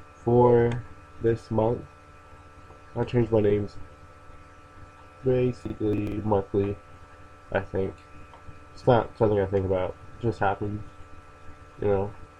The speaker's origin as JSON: {"language": "English", "country": "Philippines", "said": "So, being Filipino seems to be the most fun on Tuesday nights."}